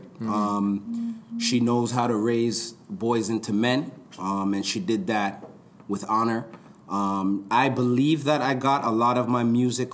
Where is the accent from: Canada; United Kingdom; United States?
Canada; Toronto, Ontario; So I originally grew up in Rexdale. That was my first experience in Toronto. I grew up in Rexdale, and I'd say about till I turned about 10 or so, I moved out to Keelan Finch area.